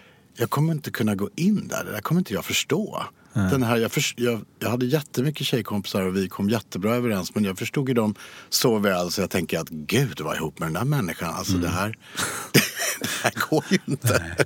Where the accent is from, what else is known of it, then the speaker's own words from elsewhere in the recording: Skåne, Sweden; born there; Jag är född i Skåne av norrländska föräldrar.